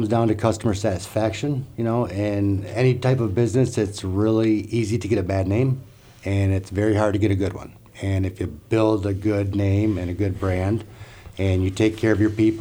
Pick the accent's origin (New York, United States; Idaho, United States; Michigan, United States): Michigan, United States; I'm from Michigan. We have a little bit different claims in the area